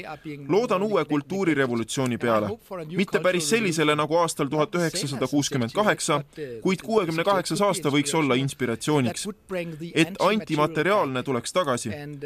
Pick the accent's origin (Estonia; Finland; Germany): Germany; Mina olen pärit Saksamaalt, riigist, kus spordi ajaloo tähtsus on vähenemas.